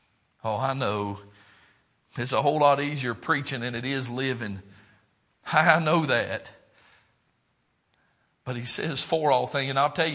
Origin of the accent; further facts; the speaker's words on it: the South, United States; You can tell I grew up in the South.